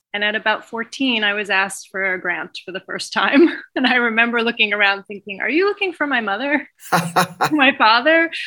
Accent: Baltimore, Maryland, United States; I grew up in Baltimore, Maryland.

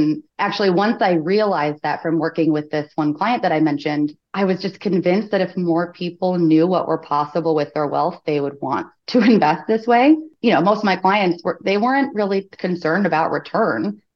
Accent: Florida, United States; Briefly about me, I'm from Florida, moved around a lot growing up, raised by a single mom

